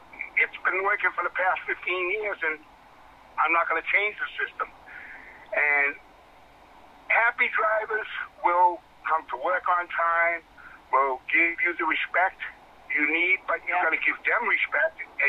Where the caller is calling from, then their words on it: Boston, Massachusetts, United States; Good morning, Tim. Good morning, Jackie. How are you? I'm from Boston.